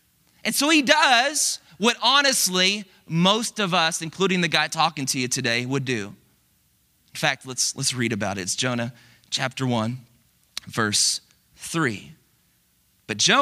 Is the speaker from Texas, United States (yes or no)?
yes; Dallas, Texas, United States; A lot of you know this, I'm from Dallas, and we had an Easter service, it was a big deal